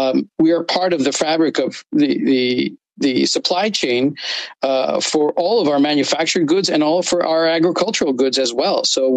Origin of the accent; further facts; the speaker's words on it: Nogales, Arizona, United States; I'm from Nogales, Arizona, and I am an importer of Mexican fruits and vegetables